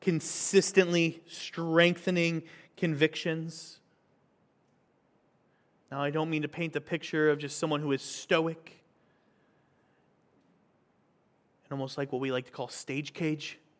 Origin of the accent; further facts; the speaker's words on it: St. Augustine, Florida, United States; When my family goes back to my hometown in St. Augustine, Florida, there's a park that we love to get to every time we go back